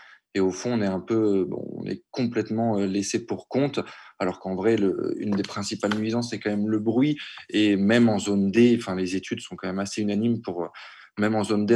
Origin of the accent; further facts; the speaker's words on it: Nantes, Pays de la Loire, France; je suis nantais et médecin de profession.